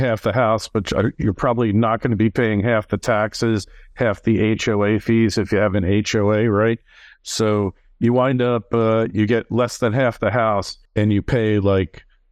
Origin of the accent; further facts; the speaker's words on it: New York, United States; from my home state, former home state of New York.